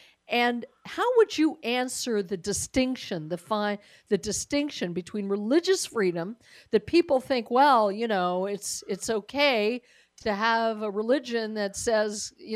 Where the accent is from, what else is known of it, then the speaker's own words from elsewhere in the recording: Colorado, United States; I am originally from Colorado